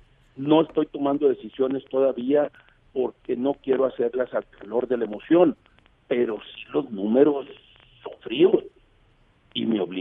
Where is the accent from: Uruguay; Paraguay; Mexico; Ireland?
Mexico; Culiacán, Sinaloa; en el caso de Culiacán, mi tierra, es decir, donde nací, donde vivo, donde están mis intereses, donde vive mi familia y donde tengo comprado mi pedacito para que me entierren